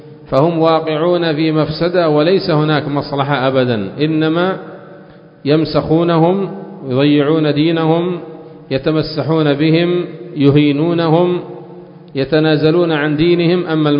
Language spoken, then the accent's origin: Arabic; Yemen; ولهذا تجدهم عندنا في اليمن